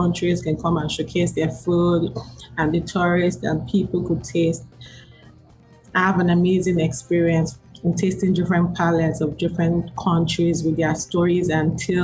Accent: Ogun, Nigeria; this is all about me growing up in Ogun State and it reminds you of a particular place there.

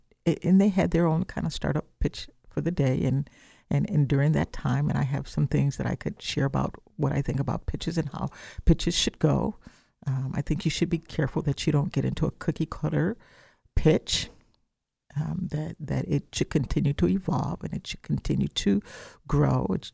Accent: Midwest, United States; I grew up in the Midwest, so California, I don't know what you guys were learning in your history class.

